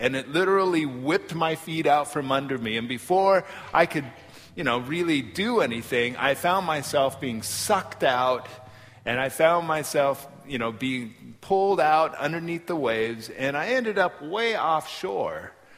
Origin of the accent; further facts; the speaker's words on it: California, United States; I was growing up in Orange County, and it's summertime